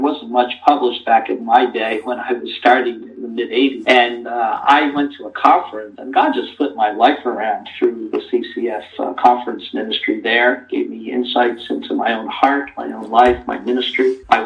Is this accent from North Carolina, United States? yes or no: no; New Jersey, United States; Yes, I grew up in New Jersey along the coast in the New Jersey Shore.